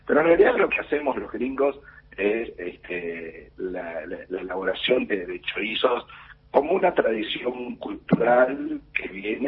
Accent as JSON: {"language": "Spanish", "town": "Gálvez", "region": "Santa Fe", "country": "Argentina", "said": "yo soy de la Sangruesa."}